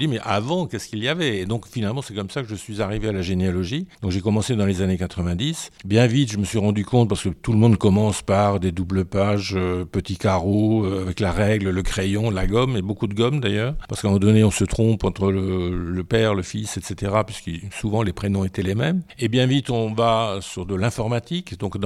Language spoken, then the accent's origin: French; Grand Est, France; Moi, j'ai vécu toute ma jeunesse, enfin jusqu'à 45 ans, en Alsace.